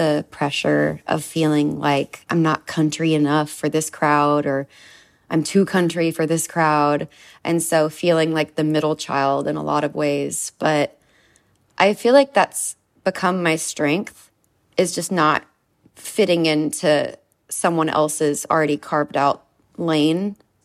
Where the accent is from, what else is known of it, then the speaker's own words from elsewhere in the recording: Texas, United States; now in Nashville, United States; So even though I live in Nashville and I'm from Texas